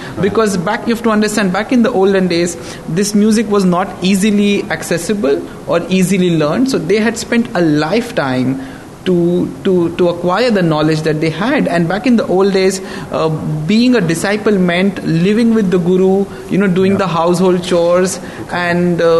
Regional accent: Mumbai, Maharashtra, India; me being born and raised in Mumbai, I personally relate to the craziness, the chaos and the ethos of that great city.

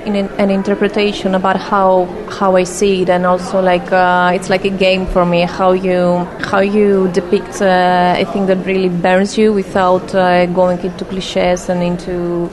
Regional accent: Greece; I come from Greece, so I was in Argentina, I was living for 2 years.

